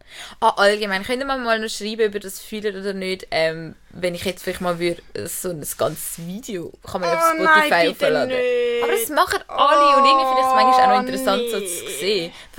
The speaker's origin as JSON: {"language": "German", "region": "Zurich", "country": "Switzerland", "tie": "born or raised there", "said": "wir sind zwar schon in Zürich aufgewachsen"}